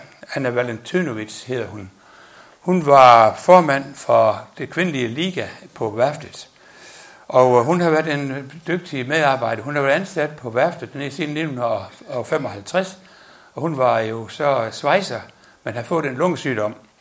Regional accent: Ringkøbing, Central Denmark Region, Denmark; og jeg kommer ind fra Ringkøbing. Men i forbindelse med, at vi købte Skjern Elvers rejser i sin tid, i 86, der flyttede vi så til Skjern, og der har vi så boet i sin.

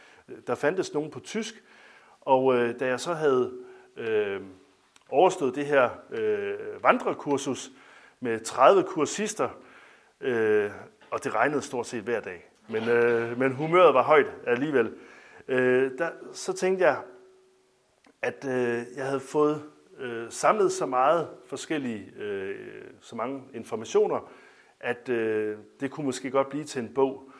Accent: Region of Southern Denmark, Denmark; Jeg er ikke sønderjyde af fødsel, men af opvækst. Og det er sådan, at min far er sønderjyde, og på den side af familien, der går det sønderjyske langt tilbage i mange generationer.

